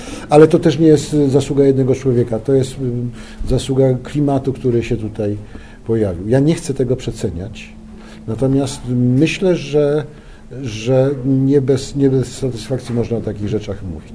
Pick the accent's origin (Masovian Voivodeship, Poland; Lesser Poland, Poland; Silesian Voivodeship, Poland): Lesser Poland, Poland; Tarnów; Szedłem jako tarnowianin z Komitetu Wyborczego Ryszarda Ścigały.